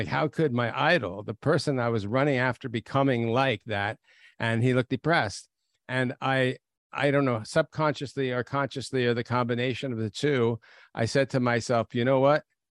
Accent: Toronto, Ontario, Canada; I grew up in Toronto. And I grew up in a very secular environment, not religious at all.

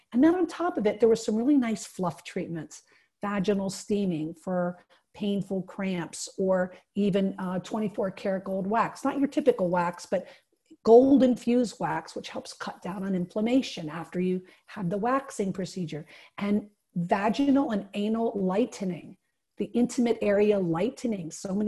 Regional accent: Williamsport, Pennsylvania, United States; And I'm actually from Williamsport, so I'm from up in that coal region.

